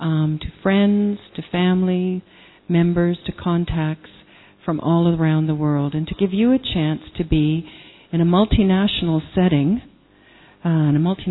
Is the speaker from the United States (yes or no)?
no; Canada; I'm from Canada